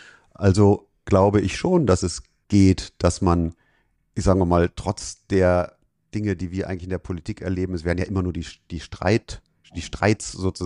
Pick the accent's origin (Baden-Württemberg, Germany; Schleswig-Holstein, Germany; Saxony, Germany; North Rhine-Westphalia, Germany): Saxony, Germany; Pegau; also born or lived in Leipzig; ich bin in der DDR geboren, in Leipzig, hinter der Mauer. Und habe in einer kleinen Stadt im Süden von Leipzig, in Pegau, meine ersten 10 Jahre verbracht.